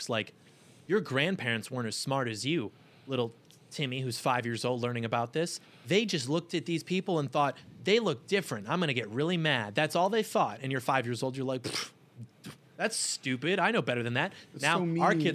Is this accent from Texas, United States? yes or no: no; Michigan, United States; We grew up 20 minutes outside of Detroit.